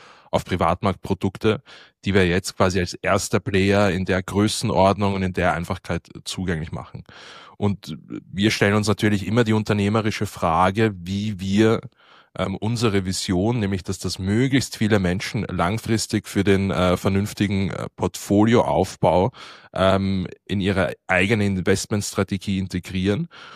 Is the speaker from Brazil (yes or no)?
no; Austria; Also als Österreicher schaue ich beim Thema Fußball natürlich immer beschämt zu Boden